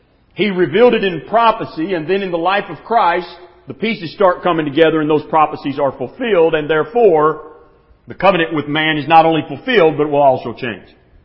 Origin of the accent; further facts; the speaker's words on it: Tennessee, United States; don't have the same accent that I have. Growing up in East Tennessee, I barely have a grasp of English